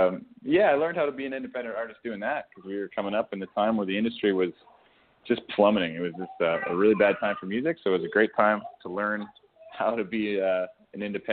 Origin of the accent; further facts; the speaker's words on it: Alberta, Canada; I think growing up in Alberta, you can only avoid country so much.